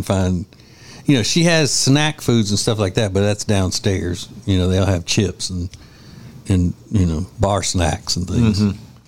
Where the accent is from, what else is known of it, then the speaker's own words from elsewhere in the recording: Louisiana, United States; I don't have a license. I'm from Louisiana. We don't have to have that.